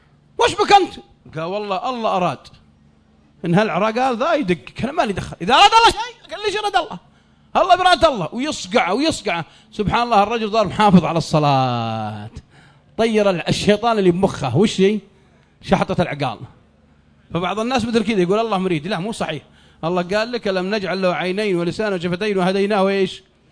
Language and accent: Arabic; Saudi Arabia; واحد عندنا في السعودية ملقوف ملقوف ملقوف مرة